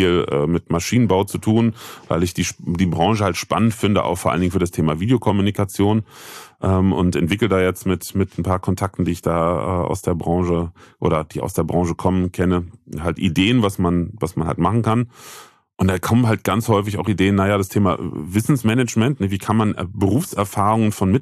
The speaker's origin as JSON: {"language": "German", "town": "Bitburg", "region": "Rhineland-Palatinate", "country": "Germany", "said": "Nein, ich bin ja kein Kölscher, ich bin ja naiv. Ich komme ja aus Bitburg, gebürtig. Das weiß auch keiner."}